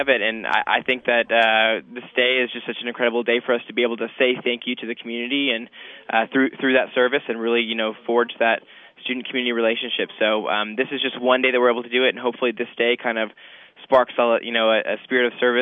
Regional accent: Dallas, Texas, United States; My hometown is Dallas, Texas.

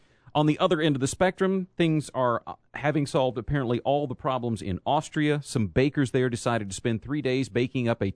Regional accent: United States; I'm an American. Absolutely. I am a U.S. American.

